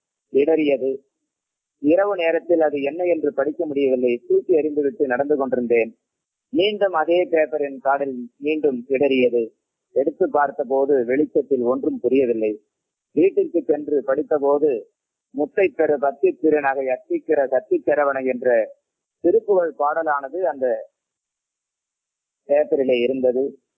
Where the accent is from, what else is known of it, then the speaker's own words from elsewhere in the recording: Tamil Nadu, India; born there; நான் தமிழ்நாட்டில் காஞ்சிபுரம் மாவட்டத்தில் ஒரு ஏழை கூலி தொழிலாளியினுடைய மகனாக 1948 பிறந்தேன்.